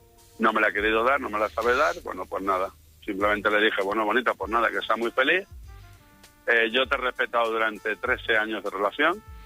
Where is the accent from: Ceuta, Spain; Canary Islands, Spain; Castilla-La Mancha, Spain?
Canary Islands, Spain; now in Madrid, Spain; Yo soy canario, yo estoy viviendo en Madrid